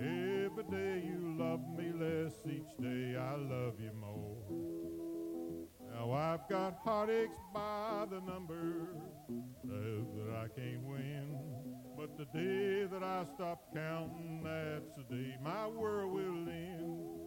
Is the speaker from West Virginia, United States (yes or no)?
yes; West Virginia, United States; I'm from West Virginia originally.